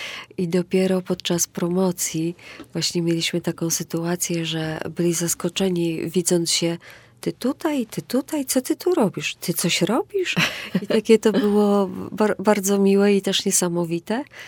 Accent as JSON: {"language": "Polish", "town": "Zakopane", "region": "Lesser Poland", "country": "Poland", "said": "Nie, ja nie mówię gwarą, jestem góralką, pochodzę z Zakopanego"}